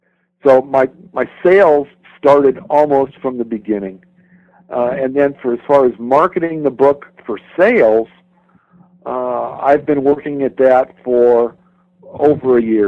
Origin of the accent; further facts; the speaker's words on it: Orlando, Florida, United States; The Orlando Sentinel, which is my hometown newspaper, refuses to write anything about me or my work.